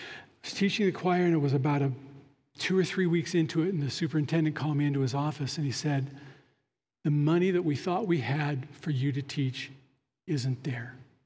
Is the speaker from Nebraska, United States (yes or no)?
no; Nevada, United States; I grew up in Eastern Nevada, and we have shepherds that took flocks out in the fields and grazed on public land.